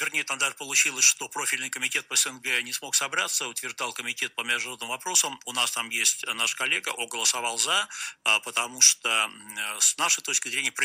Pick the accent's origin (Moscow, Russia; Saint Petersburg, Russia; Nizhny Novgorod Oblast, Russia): Saint Petersburg, Russia; в том числе в моем родном городе Санкт-Петербурге